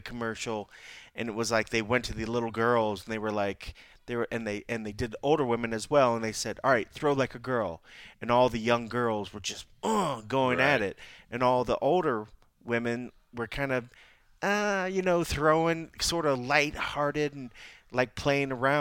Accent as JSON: {"language": "English", "country": "United States", "tie": "born or raised there", "said": "I mean, growing up in America, that's what it's what you did."}